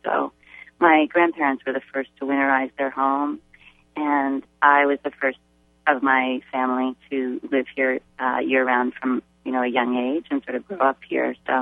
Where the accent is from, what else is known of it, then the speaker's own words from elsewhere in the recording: Sorrento, Maine, United States; So I was raised in Maine. I actually moved here with my family when I was two, which I think, as any local Mainer will tell you, makes me not from Maine